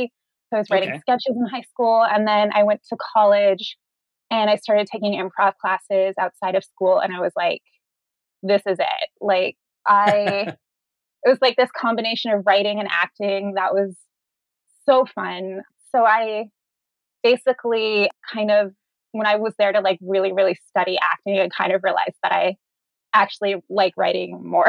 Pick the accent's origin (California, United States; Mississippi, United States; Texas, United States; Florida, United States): Florida, United States; also born or lived in New York; I was born in New York, but I grew up in Florida, which was pretty unforgivable on my parents' part.